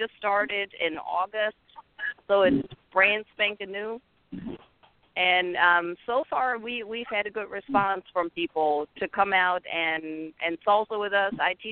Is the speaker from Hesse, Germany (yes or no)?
yes; Fulda, Hesse, Germany; Hometown is Fulda. It's about an hour north of Frankfurt.